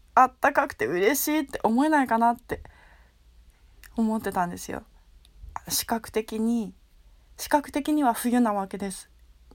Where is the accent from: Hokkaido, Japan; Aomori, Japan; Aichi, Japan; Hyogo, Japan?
Hokkaido, Japan; 私は大学、高校卒業まで北海道で生まれ育ったので、厳しい夏っていう夏の思い出がまるでないんですよね。